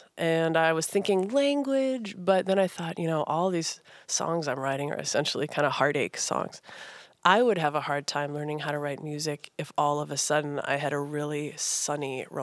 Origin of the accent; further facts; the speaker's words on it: Minnesota, United States; Is that because I'm just from Minnesota that I know?